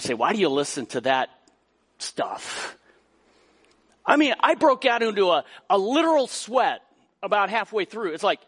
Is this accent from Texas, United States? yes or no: no; Colorado, United States; Growing up in Colorado, I was very familiar with truck ramps.